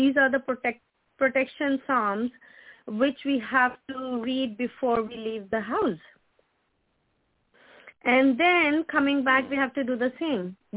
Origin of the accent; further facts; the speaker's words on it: Pakistan; English is a second language; moved away; My forefathers are Christian, and they're believers, and I'm born and brought up in Pakistan. I left Pakistan in 2000.